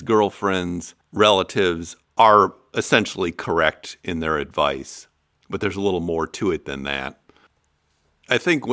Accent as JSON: {"language": "English", "region": "Iowa", "country": "United States", "said": "I came from Iowa."}